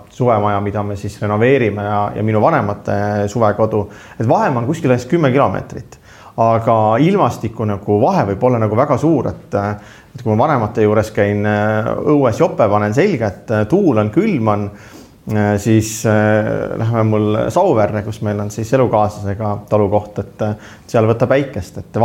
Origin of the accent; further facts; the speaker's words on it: Saare County, Estonia; also born or lived in Tartu; Need Tartus ma olen sündinud ja Tartus on ka mu isapoolsed sugulased. Ja tõesti, et kui ma olin aastane, siis Tartust Saaremaale me kolisime, nii et mina pean enda koduks ikkagi Saaremad. Nii et ma olen ikkagi seal üles kasvanud, sündinud, oskan ka Saare murrakut.